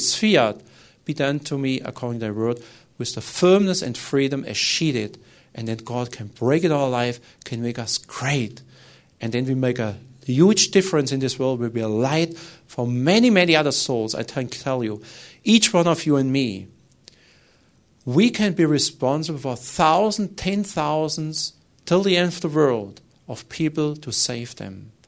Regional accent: Germany; born there; English is a second language; I was born in Germany. It's not so easy there.

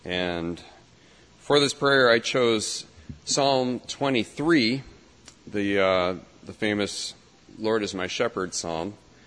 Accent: California, United States; I grew up in Southern California to a Catholic family, mom and dad, and older sister, younger brother that stuck me in the middle.

